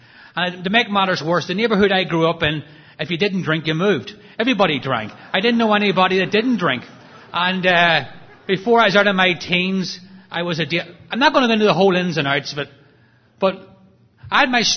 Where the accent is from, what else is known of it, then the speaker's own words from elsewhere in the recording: Northern Ireland, United Kingdom; I'm from Northern Ireland